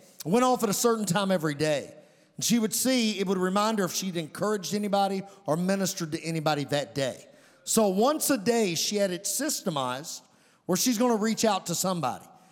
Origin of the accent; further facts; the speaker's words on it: Webster County, United States; I'm from Webster County. Pray for me, all right? My English teachers cringe, you know, but that's all right. I think it's part of small town charm